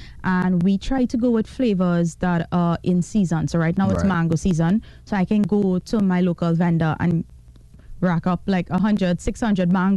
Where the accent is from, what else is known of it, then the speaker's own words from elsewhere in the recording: Trinidad & Tobago; because as a Trinidadian, like, that's what you knew growing up.